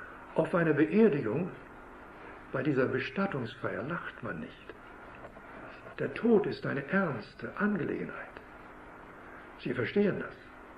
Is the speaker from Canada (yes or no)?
yes; Canada; Wir kommen ja aus Kanada, wie ich gestern sagte.